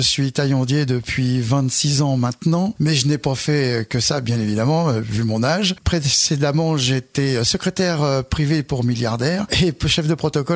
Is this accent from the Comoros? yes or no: no; Paris, Île-de-France, France; quand j'étais petit, j'habitais à Paris.